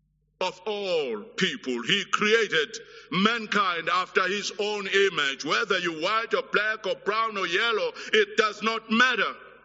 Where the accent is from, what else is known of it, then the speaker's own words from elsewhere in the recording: South Africa; Even us as a South African, given our political background, is a shock.